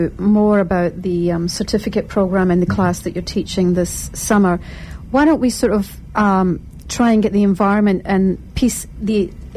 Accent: Motherwell, Scotland, United Kingdom; I'm from Motherwell, which is not too far, just

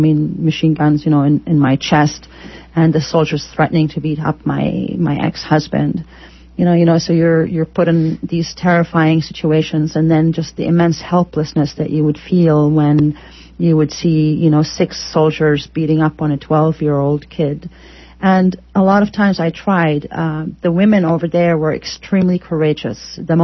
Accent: United States; And I always felt so frustrated as an American specifically

